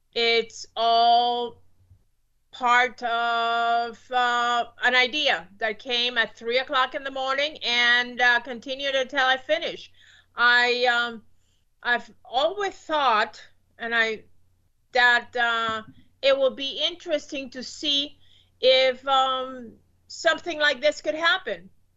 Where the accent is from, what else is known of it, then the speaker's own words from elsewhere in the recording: Puerto Rico; Well, I am from Puerto Rico.